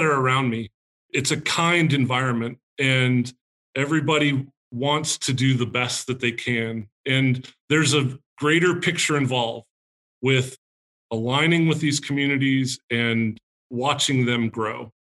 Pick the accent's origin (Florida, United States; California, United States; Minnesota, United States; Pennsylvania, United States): California, United States; You know, so I grew up in California. So, and by the first college team that I always rooted for is Cal. And that's just being a Bay Area kid.